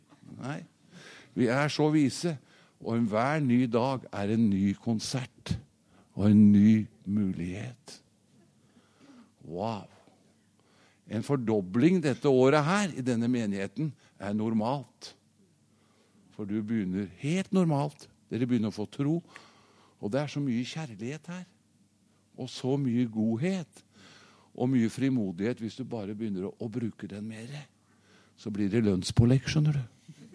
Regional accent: Fåberg, Innlandet, Norway; jeg vokste opp på Fåberg, det cirka en 6-7 kilometer fra sentrum på Lillehammer

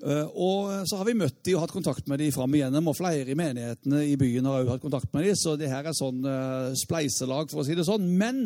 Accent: Indre Froland, Agder, Norway; sånn vokste jeg opp i Indre Froland.

